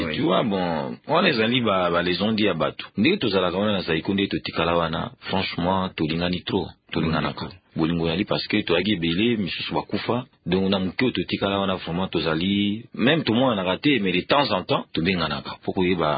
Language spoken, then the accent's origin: French; Kinshasa, DR Congo; born there; Mais je suis né à Kinshasa le 13 mai 1953. J'ai 55 ans aujourd'hui.